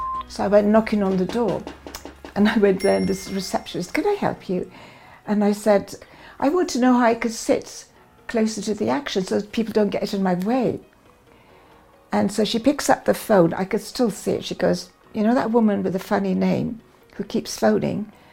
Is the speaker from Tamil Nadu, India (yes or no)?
no; Bangalore, Karnataka, India; born there; I was born in Bangalore at the age of 8. I was sent away to boarding school, this exclusive school on top of a mountain.